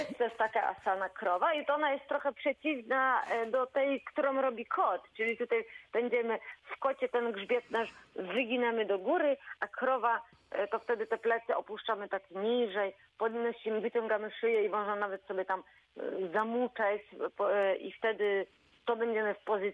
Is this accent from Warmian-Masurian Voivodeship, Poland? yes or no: no; Szprotawa, Lubusz Voivodeship, Poland; bo ja jestem ze Szprotawy i nie mogą przyjechać